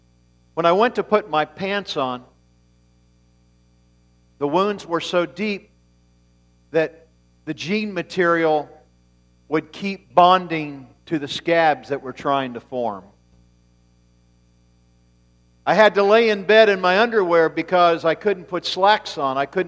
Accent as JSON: {"language": "English", "region": "Florida", "country": "United States", "tie": "born or raised there", "said": "And I didn't miss school because of snow. I grew up in Florida."}